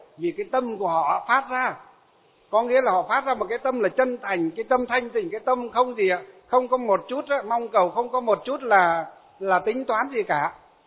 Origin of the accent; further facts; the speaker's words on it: Hòa Bình, Vietnam; bác bí thư tỉnh ủy tỉnh Hòa Bình của quê hương của tôi nhé